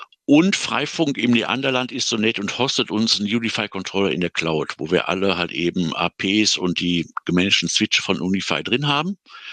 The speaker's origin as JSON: {"language": "German", "town": "Düsseldorf", "region": "North Rhine-Westphalia", "country": "Germany", "tie": "born or raised there", "said": "ich hatte erst zu den Kollegen aus Düsseldorf, weil das meine Heimatstadt ist"}